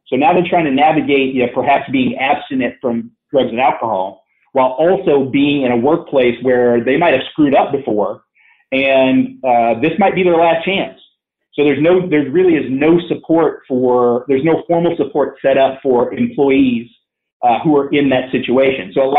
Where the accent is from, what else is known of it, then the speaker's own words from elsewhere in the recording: Washington, United States; So in my home state of Washington